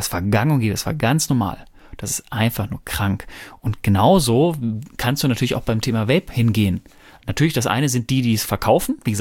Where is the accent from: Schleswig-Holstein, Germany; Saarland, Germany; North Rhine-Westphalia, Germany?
North Rhine-Westphalia, Germany; Ich komme ja ursprünglich aus dem Pott, aber ich krieg das hin.